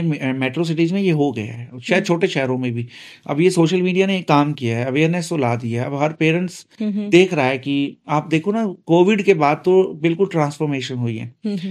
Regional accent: Sirsa, Haryana, India; मैं छोटे शहर से बिलोंग करता हूँ, सिरसा से

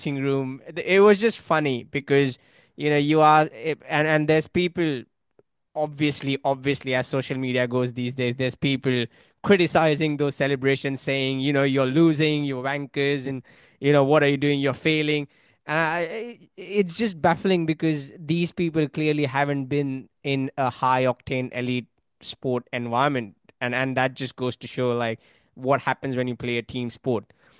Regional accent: Australia; But as an Australian

